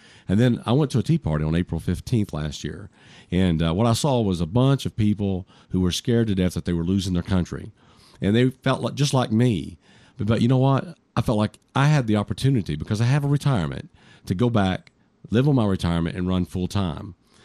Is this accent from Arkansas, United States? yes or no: yes; Bentonville, Arkansas, United States; also born or lived in Batesville, United States; And I grew up here in Arkansas, a little bit about my personal life. My family was from Ozark, if your listeners know where that's at. And I grew up in Bentonville and then also Batesville.